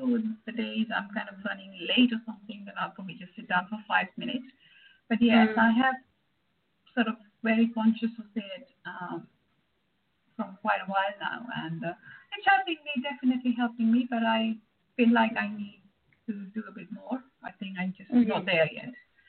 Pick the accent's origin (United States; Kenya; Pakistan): Kenya; I was brought up in Kenya